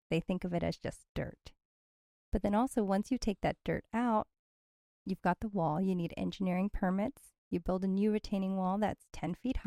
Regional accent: California, United States; Oh, yes. I love swimming pools. I grew up in Southern California.

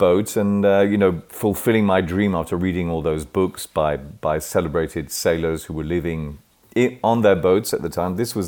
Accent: Paris, Île-de-France, France; But I was born and raised around Paris, first in Paris, then we moved to the suburbs of Paris, and I went to an international school for many years.

